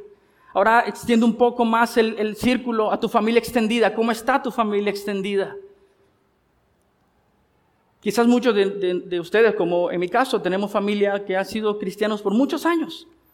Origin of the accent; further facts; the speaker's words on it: Nicaragua; lo que hemos hecho por años como nicaragüenses